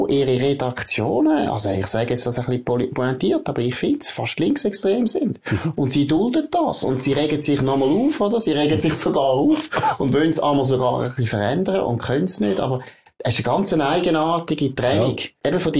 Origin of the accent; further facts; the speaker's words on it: Baden, Aargau, Switzerland; ich bin in Baden aufgewachsen